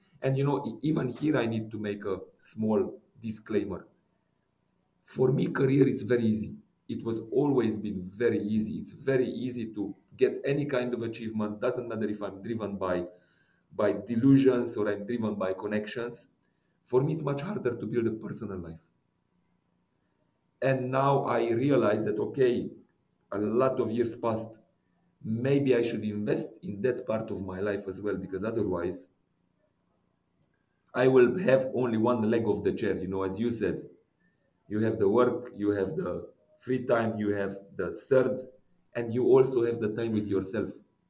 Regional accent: Romania; first language Hungarian; English is a second language; in Romania, I'm from the Hungarian minority. So as I said, for me, it was very hard to learn Romanian.

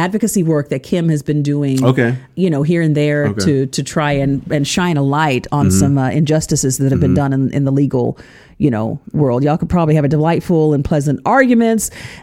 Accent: Tulsa, Oklahoma, United States; I'm from Tulsa, Oklahoma.

